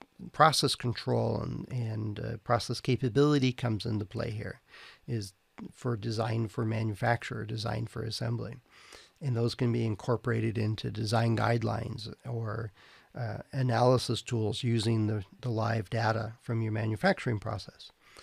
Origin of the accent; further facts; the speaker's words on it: California, United States; I guess because I'm from California, I'll mention